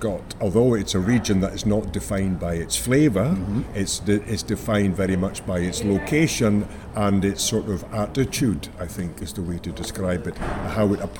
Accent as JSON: {"language": "English", "town": "Invergordon", "region": "Scotland", "country": "United Kingdom", "tie": "born or raised there", "said": "I was born and brought up in the Highlands in Invergordon"}